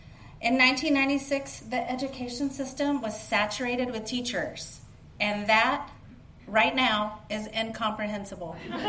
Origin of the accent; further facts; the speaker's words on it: Abilene, Texas, United States; I was born and raised in Abilene, Texas. I had an idyllic childhood. I loved my mom and dad. I loved my house.